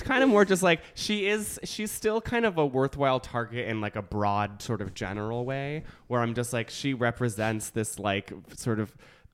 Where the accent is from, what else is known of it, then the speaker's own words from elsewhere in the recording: Boston, Massachusetts, United States; No, I'm from the most racist city in America